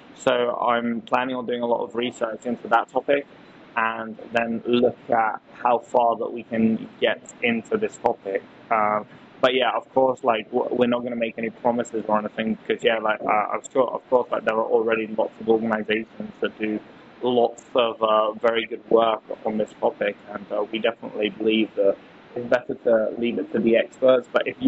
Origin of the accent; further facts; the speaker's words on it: United Kingdom; I'm actually quite passionate about the topic of human trafficking because I'm British.